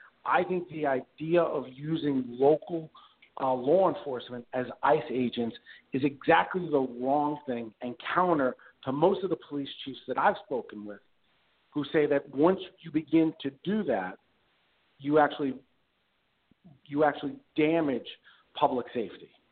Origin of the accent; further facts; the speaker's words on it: United States; First, as an American, as someone who has been raised to serve others and to care for others